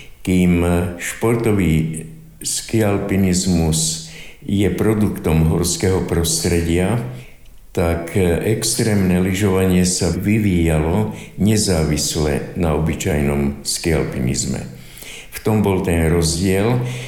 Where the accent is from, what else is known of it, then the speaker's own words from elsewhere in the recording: Spišská Nová Ves, Košice Region, Slovakia; Ale keď som bol študent z Spišskej Novej Vsi